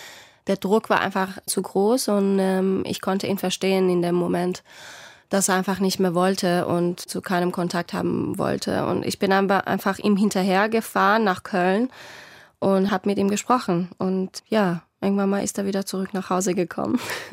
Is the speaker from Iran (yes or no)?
yes; Tehran, Iran; now in Munich, Germany; ich würde mich nicht als Deutsche sehen, obwohl ich mich hier zu Hause fühle. Mittlerweile ist meine Heimat mehr München als Teheran. Aber das ist bei mir klar, die Identität ist klar iranisch.